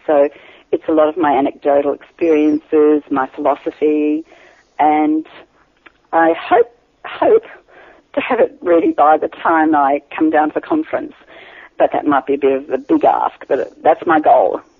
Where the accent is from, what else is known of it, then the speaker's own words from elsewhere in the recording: Atherton, Queensland, Australia; now in Cairns, Australia; now I live in Cairns. And it's my home country because I come from Atherton.